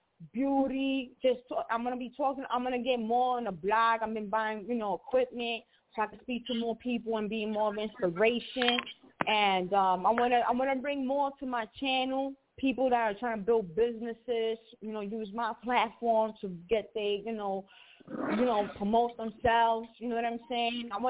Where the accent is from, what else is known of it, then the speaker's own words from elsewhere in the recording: United States; Like, you ask me where I'm from. I'm from America. But my background, you know, it can get technical.